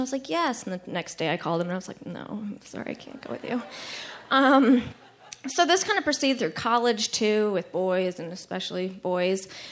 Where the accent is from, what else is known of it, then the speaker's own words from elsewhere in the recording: Chicago, Illinois, United States; moved away as an adult; now in Missoula, United States; I'm from Chicago, I moved to Jackson Hole, Wyoming on a whim to follow a boy 7 years ago, and I ended up at an MFA program here, totally random